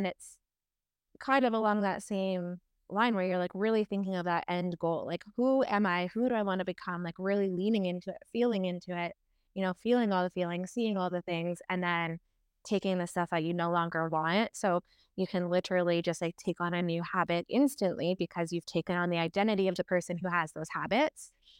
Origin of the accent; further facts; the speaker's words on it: Ontario, Canada; now in British Columbia, Canada; I'm from Ontario, so I'm up in Canada. And I moved from Ontario to British Columbia, so like the other side of the country.